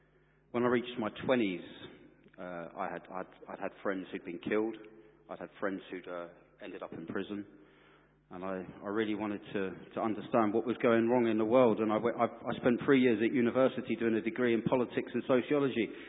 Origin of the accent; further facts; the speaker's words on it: London, United Kingdom; I grew up in West London, a dodgy part of West London.